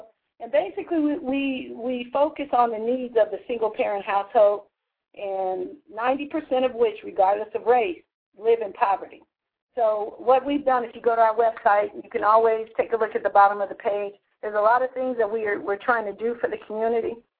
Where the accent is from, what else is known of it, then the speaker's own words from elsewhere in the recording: Los Angeles, California, United States; now in Sacramento, United States; I'm coming out of Sacramento, California, although I was born and raised in Los Angeles.